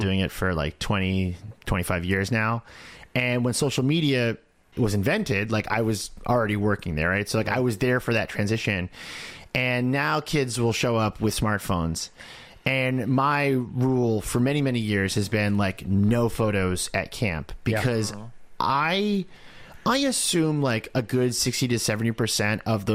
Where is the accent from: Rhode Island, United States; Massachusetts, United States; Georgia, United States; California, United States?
Massachusetts, United States; Boston; I've been told I have resting sarcasm voice, but I'm from Boston. We all have it.